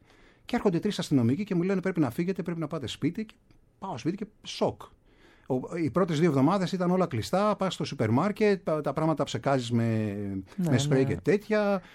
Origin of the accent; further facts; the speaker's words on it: Greece; Δηλαδή, εμείς σαν Έλληνες έχουμε ξεχάσει, μας είπαν ότι είναι η φιλοσοφία.